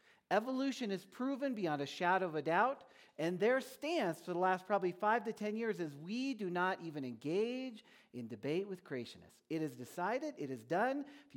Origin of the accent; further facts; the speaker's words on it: Omaha, Nebraska, United States; I am from Omaha.